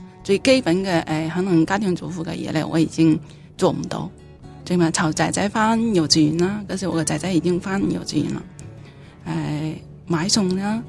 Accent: Jilin, China; moved away as an adult; now in Hong Kong; 我系西移民啦，我系来自中国内地嘅吉林

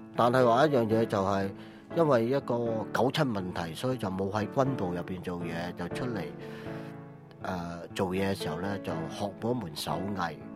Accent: China; 因為我哋中國人就多數啤酒啊、白蘭地啊

